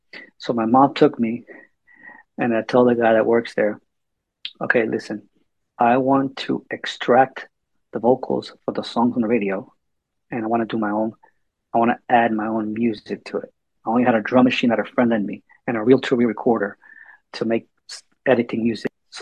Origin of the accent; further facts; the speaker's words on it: San Juan, Puerto Rico; I grew up in San Juan, Puerto Rico, in the Caribbean.